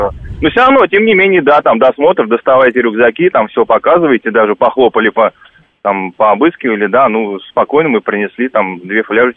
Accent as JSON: {"language": "Russian", "region": "Moscow", "country": "Russia", "said": "мы сами москвичи"}